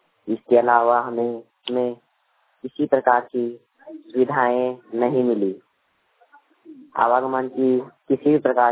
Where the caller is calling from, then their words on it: Chandrapura, Jharkhand, India; ग्राम जिनोरी टाट, प्रखंड चंद्रपुरा, थाना नावाड़ी, पपलो पंचायत से बोल रहा हूँ।